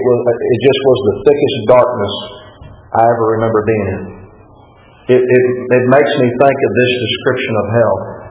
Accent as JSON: {"language": "English", "town": "Bowling Green", "region": "Kentucky", "country": "United States", "tie": "born or raised there", "said": "a place not too far from where I grew up in Bowling Green, Kentucky, Mammoth Cave."}